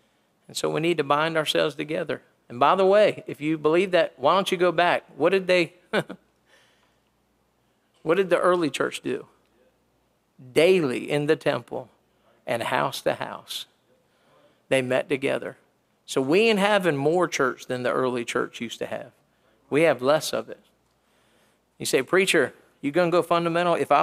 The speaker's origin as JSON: {"language": "English", "region": "Maryland", "country": "United States", "tie": "born or raised there", "said": "Today I talked to my preacher that I grew up under up in Maryland."}